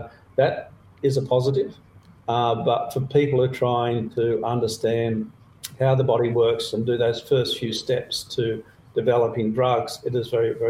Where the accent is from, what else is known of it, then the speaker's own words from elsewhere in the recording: Sydney, New South Wales, Australia; now in Melbourne, Australia; I am very proud Melbourneian, even though I grew up in Sydney.